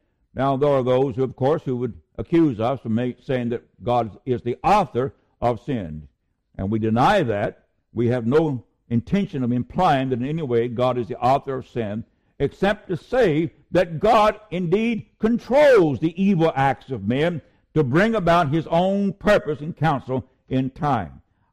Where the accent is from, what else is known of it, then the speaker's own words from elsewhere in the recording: Dilbarton, West Virginia, United States; the county from which I'm from, born in, and in the very town that I grew up in Dilbarton, West Virginia.